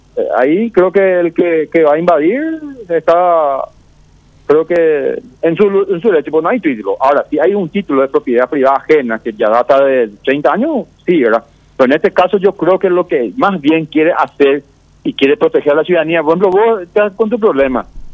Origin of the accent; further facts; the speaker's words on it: Paraguay; como ciudadano paraguayo